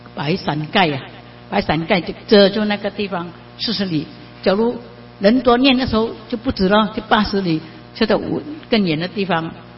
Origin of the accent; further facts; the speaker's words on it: Malaysia; 因为而家我哋嗰度马来西亚好多邪教啊